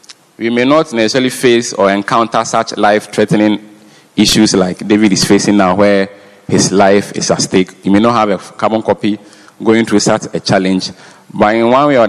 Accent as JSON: {"language": "English", "country": "Ghana", "said": "I'm from Ghana."}